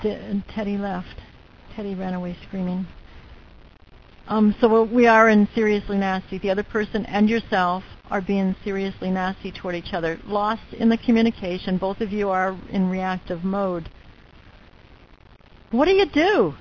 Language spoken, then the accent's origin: English; New Zealand; but I'm a Kiwi.